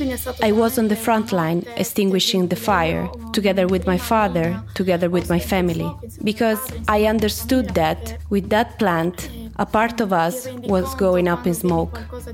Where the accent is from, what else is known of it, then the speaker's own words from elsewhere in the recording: Sardinia, Italy; I come from Sardinia.